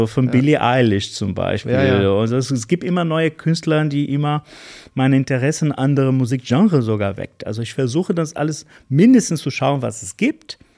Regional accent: Porto Alegre, Rio Grande do Sul, Brazil; in meiner Heimatstadt, ah, ja, in Porto Alegre, Brasilien, ja.

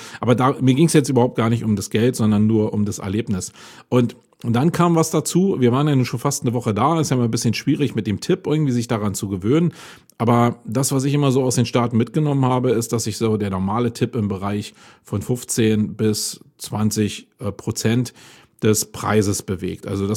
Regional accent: Germany; Aber ich fand es als Deutscher jetzt irgendwie ein bisschen komisch.

